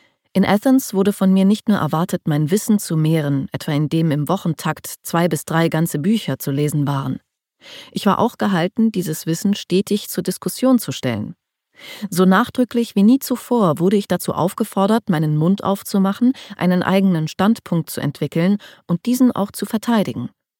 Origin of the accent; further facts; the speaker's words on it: Germany; Ich bin in der DDR geboren und aufgewachsen. Ich habe den Mauerfall im November 1989 als 13-jähriges Mädchen miterlebt.